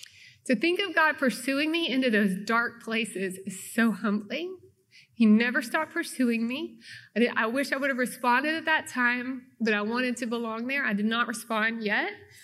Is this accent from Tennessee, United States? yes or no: yes; Kingsport, Tennessee, United States; born there; And so I was born in Kingsport, Tennessee in 19-something. We're going to say 1989.